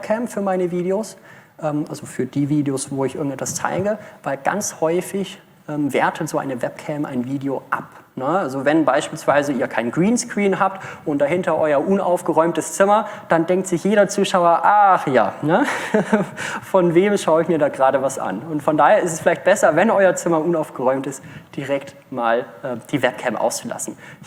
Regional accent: Bavaria, Germany; accent: Franconian; Ich komme aus dem Franken, da fränkelt man manchmal auch ein bisschen.

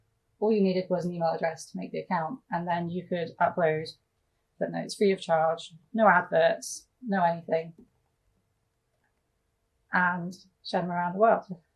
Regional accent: South West England, United Kingdom; born there; now in Cardiff, United Kingdom; I was born in England in the West Country, but I moved to Wales a couple of years ago, and I've really kind of made it my home here.

